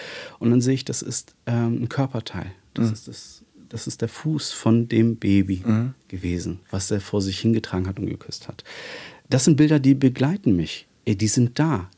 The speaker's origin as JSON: {"language": "German", "region": "Hamburg", "country": "Germany", "tie": "born or raised there", "said": "komme ich eher aus dem Süden, ich bin Harburger Jung, also ich bin Harburg groß geworden und ich bin eigentlich nur per Zufall nach Wilhelmsburg gezogen"}